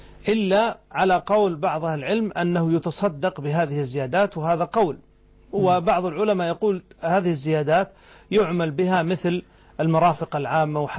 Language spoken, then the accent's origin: Arabic; Saudi Arabia; عندنا في السعودية